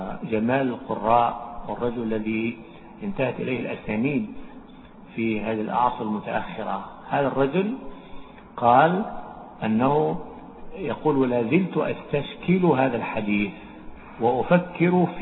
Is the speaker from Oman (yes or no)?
no; Egypt; يعني كما يشبه الآن مثلا في حرف الهمزة عندنا في مصر، أهل الصعيد ينطقونه بلهجة، وأهل الساحل الشمالي مثلنا ينطقونه بلهجة أخرى